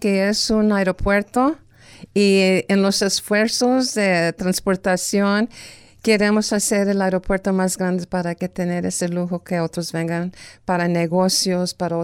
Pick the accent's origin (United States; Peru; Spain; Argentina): United States; Porterville, California; Yo soy nacida en Porterville. Porterville son mis raíces